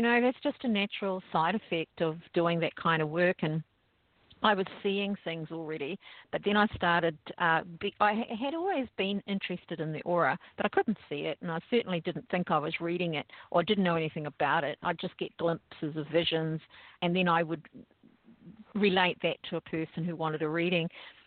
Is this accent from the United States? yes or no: no; New Zealand; accent: New Zealand; Well, I'm from New Zealand, and that's where the accent comes from.